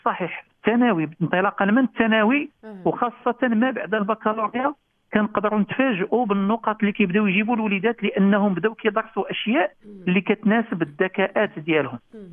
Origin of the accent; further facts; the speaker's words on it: Morocco; عندنا في المغرب